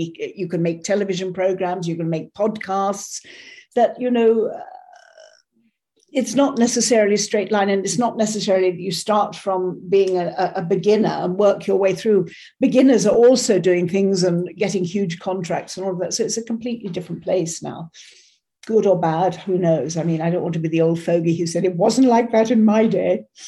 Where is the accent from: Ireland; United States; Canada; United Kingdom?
United Kingdom; South East England; I grew up in England, in Kent, to an Irish mother and a partly Irish father.